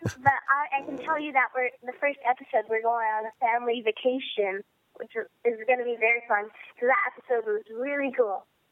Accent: California, United States; I was born and raised in California.

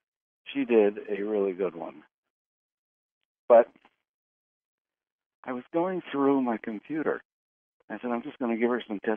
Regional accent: Norfolk, Virginia, United States; I grew up in Norfolk, Virginia, and had my first massage at the Edgar Cayce Institute in Virginia Beach.

